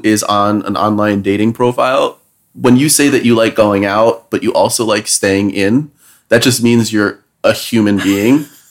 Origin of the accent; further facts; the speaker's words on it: New Jersey, United States; I see, like, I'm from Jersey. I see trees.